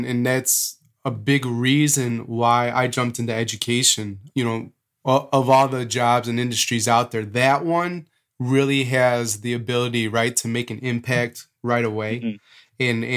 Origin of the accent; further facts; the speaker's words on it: Palatine, Illinois, United States; I come from Palatine, Illinois, which is a northwest suburb of Chicago. And my parents participated in white flight.